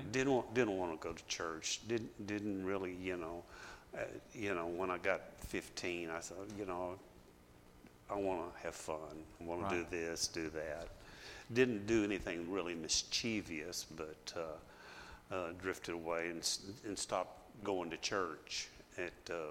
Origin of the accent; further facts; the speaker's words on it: Fort Worth, Texas, United States; born there; Yeah, I was born in Fort Worth, on the west side of Fort Worth, over by Carswell Air Force Base, River Oaks.